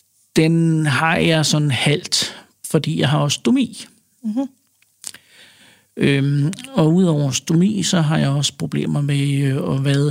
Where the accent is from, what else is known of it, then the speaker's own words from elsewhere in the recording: Frederiksberg, Capital Region of Denmark, Denmark; also born or lived in Vestegnen; now in Bornholm, Denmark; Jeg er fra Frederiksberg til at starte med, og så ude på Vestegnen, og så flyttede jeg til Bornholm